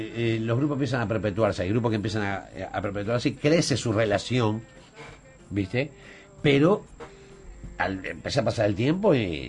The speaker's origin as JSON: {"language": "Spanish", "region": "Montevideo", "country": "Uruguay", "tie": "born or raised there", "said": "yo nací en Pocito"}